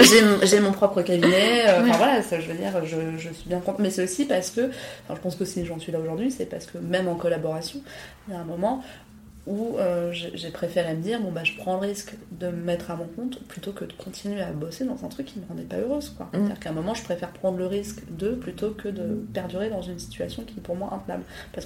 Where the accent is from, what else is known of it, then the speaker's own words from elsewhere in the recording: Paris, Île-de-France, France; Voilà, je suis parisienne